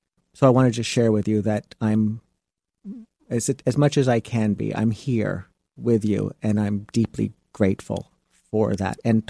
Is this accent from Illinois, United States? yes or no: no; South Beach, Florida, United States; I come from South Beach